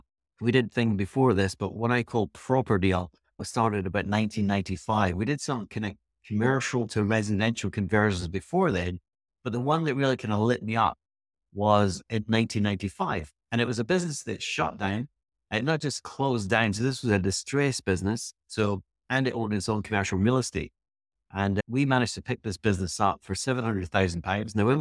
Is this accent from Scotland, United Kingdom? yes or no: yes; Edinburgh, Scotland, United Kingdom; So way back when, whatever it was, we grew up in Edinburgh, Scotland, and I started a donut kiosk.